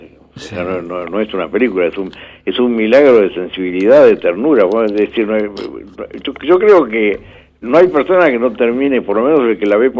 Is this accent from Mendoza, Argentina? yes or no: no; Buenos Aires, Argentina; Yo me crié en Colegiales, en la calle Jorge Newbery.